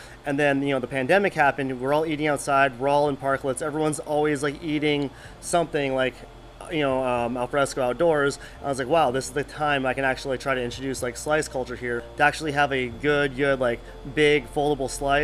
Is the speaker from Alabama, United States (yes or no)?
no; Iowa, United States; Like, I came out here from Iowa in the kind of like the mid 2000s.